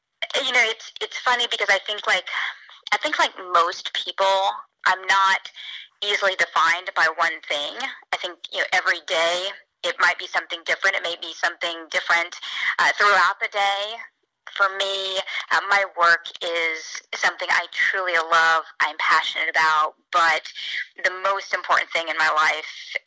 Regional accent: Edmond, Oklahoma, United States; growing up in Edmond just meant I kind of had that regular childhood

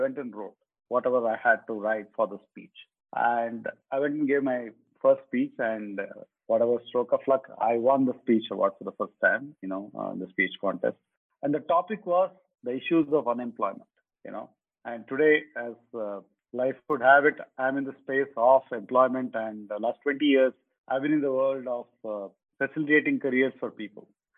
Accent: Udupi, Karnataka, India; I grew up in a joint family, you know. So there were 26 people in my house, in my village. I grew up in Udupi.

